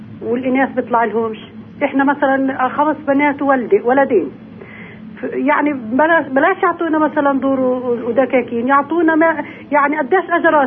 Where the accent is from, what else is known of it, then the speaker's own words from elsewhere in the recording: Hebron, West Bank, Palestine; أنا مواطنة من الخليل